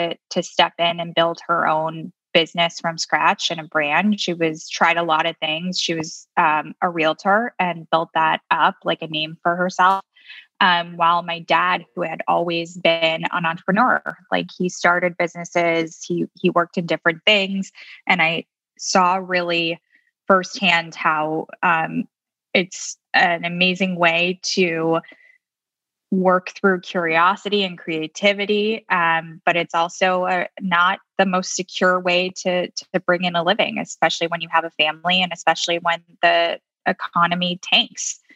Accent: Chicago, Illinois, United States; So I grew up in Chicago. I grew up and went to private schools.

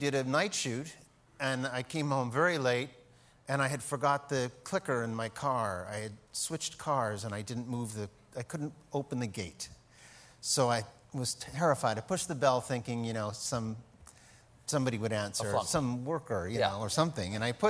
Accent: New York, United States; But I'm from New York, and I was in the guest house just for rehearsal or something.

